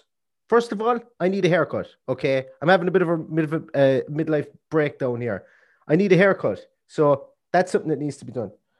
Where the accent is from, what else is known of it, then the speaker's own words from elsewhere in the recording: Ireland; Now I know we're Irish. I know we probably should I've enough fried spuds eaten in my time.